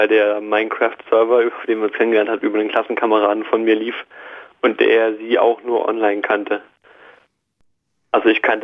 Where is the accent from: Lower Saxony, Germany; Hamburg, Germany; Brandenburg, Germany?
Brandenburg, Germany; Cottbus; also ich komme ja aus Cottbus